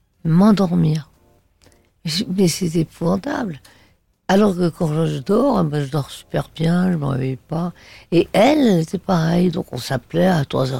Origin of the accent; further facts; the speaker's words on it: France; Je suis française